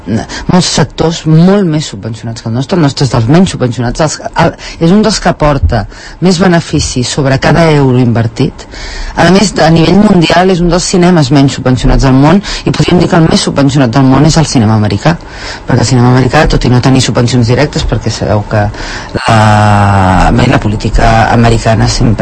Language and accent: Catalan; Catalonia, Spain; el que em fa catalana és la meva llengua, la meva cultura, la meva manera de viure, que sí que és diferent de la del costat